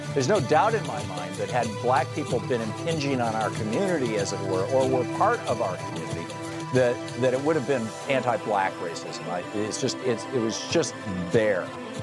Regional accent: Lansing, Michigan, United States; I grew up in Lansing, Michigan, and while I didn't hear the N-word very often growing up

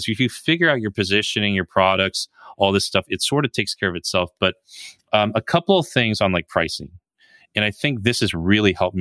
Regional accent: New Jersey, United States; I grew up in New Jersey, like I told you, and traffic is really bad there.

